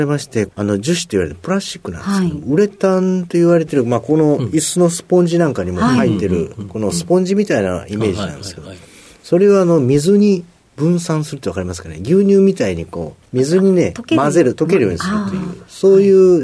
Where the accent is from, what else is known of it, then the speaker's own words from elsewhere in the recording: Gifu, Japan; 岐阜県になるんです。